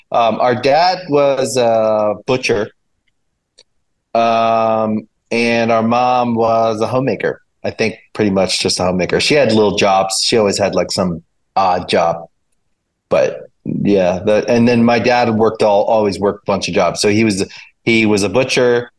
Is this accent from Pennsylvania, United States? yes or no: no; Maryland, United States; In Maryland.